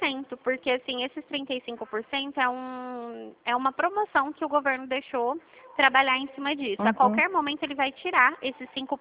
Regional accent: São Paulo, Brazil; eu sou de São Paulo.

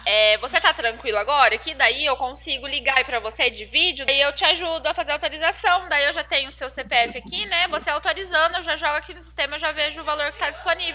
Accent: Cornélio Procópio, Paraná, Brazil; Eu sou a de Cornélio Procópio.

